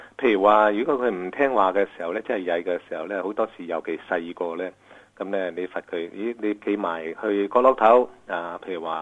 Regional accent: China; 因为我哋中国人呢好驚赞埋啲細路嘅

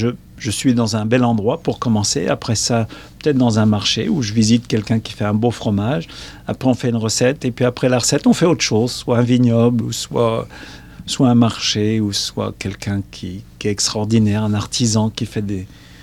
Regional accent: Australia; Dès qu'on dit qu'on vient de l'Australie, on est toujours...

